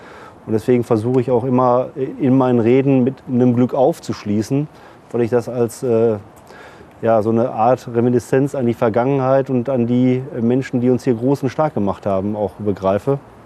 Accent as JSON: {"language": "German", "town": "Duisburg", "region": "North Rhine-Westphalia", "country": "Germany", "tie": "born or raised there", "said": "Ja, wir sind in Duisburg bodenständig, echt ein bisschen kantig manchmal, aber wir neigen jetzt hier selten zur Übertreibung."}